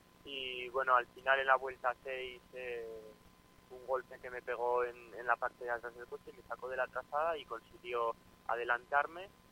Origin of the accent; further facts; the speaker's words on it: Falces, Navarre, Spain; también agradecer el pueblo, mi pueblo Falces, porque me hicieron una sorpresa nada más llegar a casa